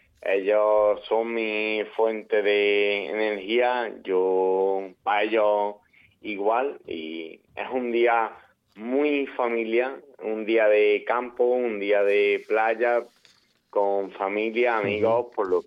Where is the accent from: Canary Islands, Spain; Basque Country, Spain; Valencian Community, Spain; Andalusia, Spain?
Andalusia, Spain; Para mí siempre un 28 de febrero, como buen andaluz, es un día importante.